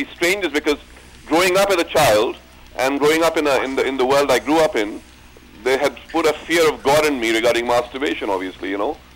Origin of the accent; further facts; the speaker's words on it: Bangladesh; I'm from a place called Bangladesh.